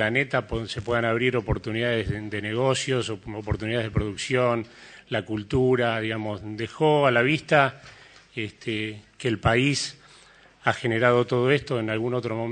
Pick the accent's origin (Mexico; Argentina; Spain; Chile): Argentina; como argentino sentir un enorme orgullo más allá del color político que represento